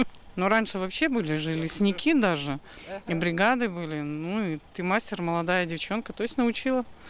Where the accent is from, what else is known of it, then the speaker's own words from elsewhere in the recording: Ukraine; now in Russia; Я вообще с Украины, там как раз по лесу, и у меня дедушка работал лесничим.